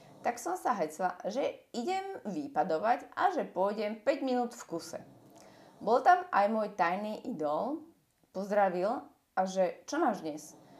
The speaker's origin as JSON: {"language": "Slovak", "town": "Zvolen", "region": "Banská Bystrica Region", "country": "Slovakia", "said": "Chcela som sa ukázať, že ako sa to u nás vo Zvolene robí. Ako sa maká, že zvolenčanky nie sú žiadne krehotinky."}